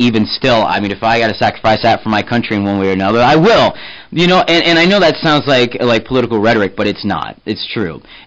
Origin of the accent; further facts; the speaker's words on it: Omaha, Nebraska, United States; Yeah, well, you know, I'm from Omaha, so it's past Gretna is where it stops.